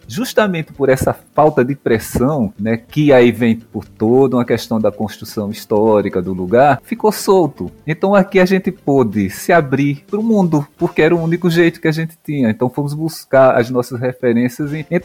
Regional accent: Maceió, Alagoas, Brazil; born there; eu nasci em Maceió, sou um cidadão alagoano, sou nordestino

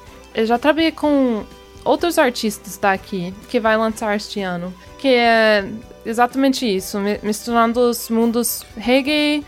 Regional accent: United States; Portuguese is a second language; porque nós dois somos americanos aqui, né?

